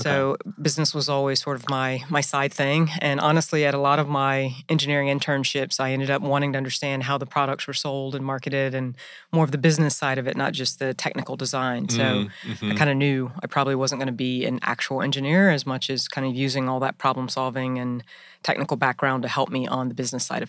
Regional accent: Georgia, United States; I'm from Georgia. I'm one of those few people in Atlanta that actually grew up in Georgia, about an hour west. Uh-huh. I grew up on a cattle ranch with 1,000 acres.

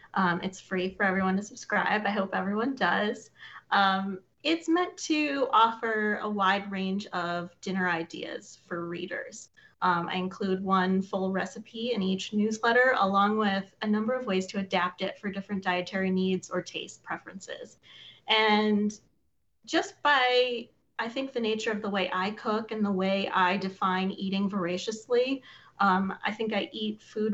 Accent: Illinois, United States; I think growing up outside of Chicago, I probably heard it about cuisines which were just generally not American

